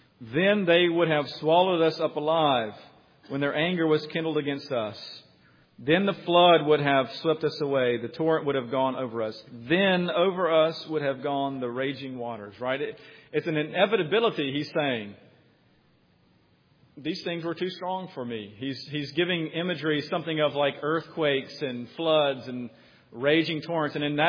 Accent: Mississippi, United States; We come from Mississippi and have family on the coast of Mississippi, and or who've lived on the coast of Mississippi.

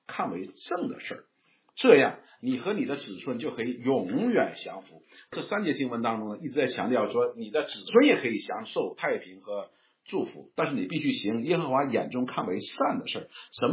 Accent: Northeast China, China; 有点像我们东北人吃那个血豆腐

